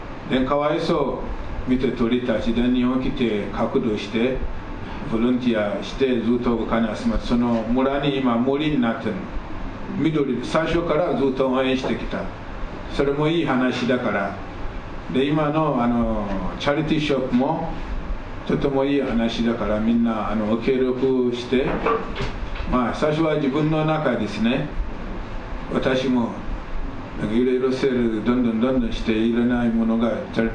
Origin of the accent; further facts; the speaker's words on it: Ghana; Japanese is a second language; 私エジプト人じゃない、ガーナ人けど、